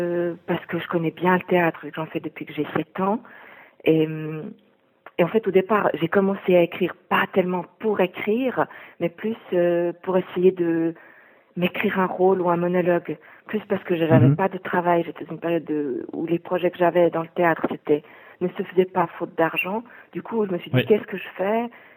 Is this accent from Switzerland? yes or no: yes; Montreux, Vaud, Switzerland; now in Lausanne, Switzerland; Non, je viens plutôt de la région de Montreux. Je suis née à Vevey, j'ai grandi à Clarens, sur la commune de Montreux, entre Vevey et Montreux.